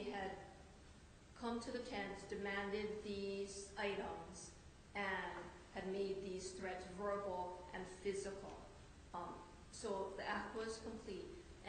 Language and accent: English; Hawaii, United States; And that's when I said, yeah, I'm Hawaiian.